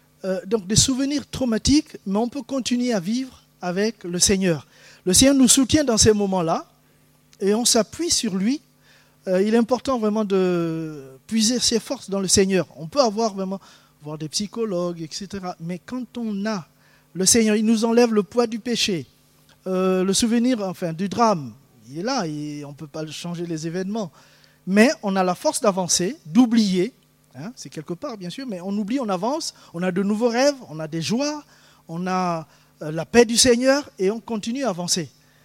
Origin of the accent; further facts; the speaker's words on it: Gabon; je suis né et j'ai grandi au Gabon où j'ai eu une enfance, une adolescence et une jeunesse que je qualifie de gaie et joyeuse. Dans une famille catholique